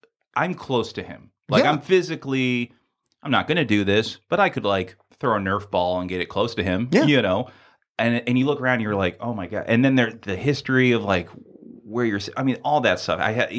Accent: Florida, United States; I was very affected by the passing of … Growing up in Florida, I mean

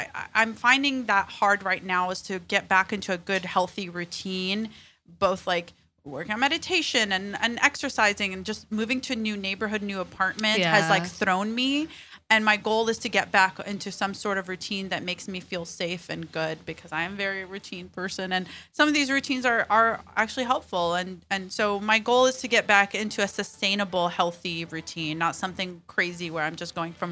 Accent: Alabama, United States; and I grew up in Alabama.

